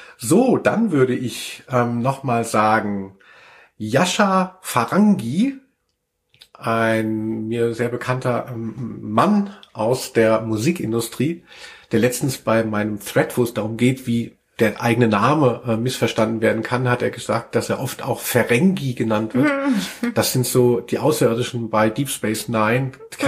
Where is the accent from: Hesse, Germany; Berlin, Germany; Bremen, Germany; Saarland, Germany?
Hesse, Germany; Frankfurt; Ich komme aus Rödelheim